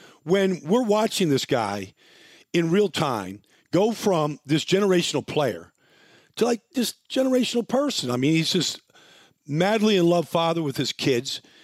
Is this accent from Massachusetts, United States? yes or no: no; Philadelphia, Pennsylvania, United States; I'm from Philly, live in Philly.